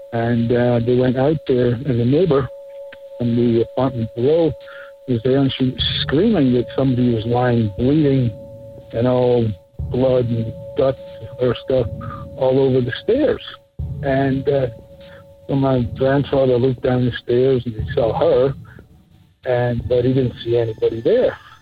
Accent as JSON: {"language": "English", "region": "Scotland", "country": "United Kingdom", "tie": "born or raised there", "said": "I was raised in Scotland"}